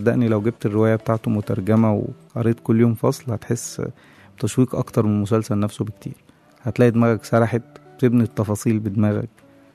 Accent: Shubra, Cairo Governorate, Egypt; لأن أنا أصلا من شبرا

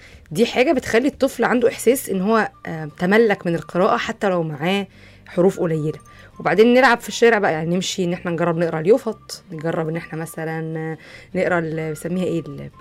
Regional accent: Egypt; وفي حالتنا كمصريين هتبقى العامية المصرية

